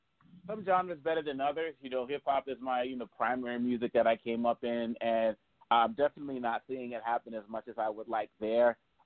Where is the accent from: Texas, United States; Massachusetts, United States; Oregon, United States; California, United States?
Massachusetts, United States; Boston; born or raised there